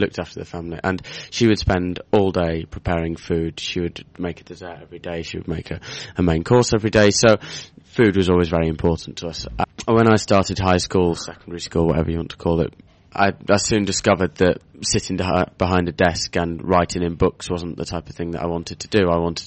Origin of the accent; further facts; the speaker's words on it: Wales, United Kingdom; I'm from North Wales, so just over the border from Chester and Liverpool.